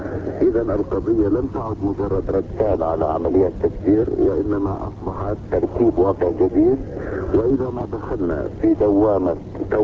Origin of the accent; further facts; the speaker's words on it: Palestine; بالنسبة لنا نحن كفلسطينيين ننظر للأمر بنظرة شمولية أكثر